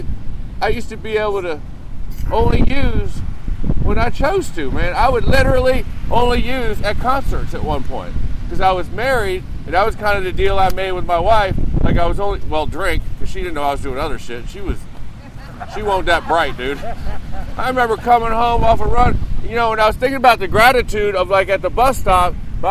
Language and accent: English; Quantico, Virginia, United States; I grew up in Quantico Town.